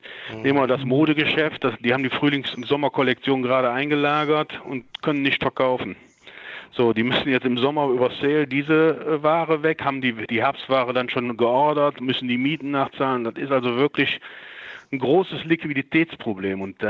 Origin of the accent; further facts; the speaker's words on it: North Rhine-Westphalia, Germany; wir sind Rheinländer